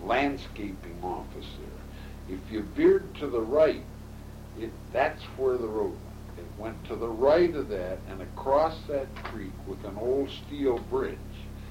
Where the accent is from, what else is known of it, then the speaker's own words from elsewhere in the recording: Detroit, Michigan, United States; born there; My family had temporarily moved to Detroit at that time, so I was born in Detroit